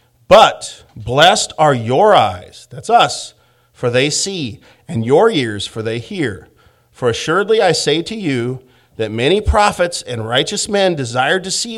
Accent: United States; I've had people that may not have liked me because I'm an American.

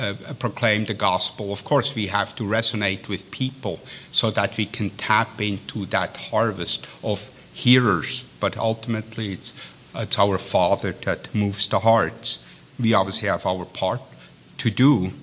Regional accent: Switzerland; accent: Swiss; Everybody would understand what I'm saying, even in my Swiss accent.

